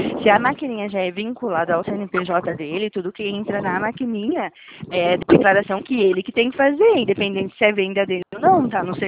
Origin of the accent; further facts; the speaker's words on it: Araras, São Paulo, Brazil; eu sou daqui de Araras, do ladinho.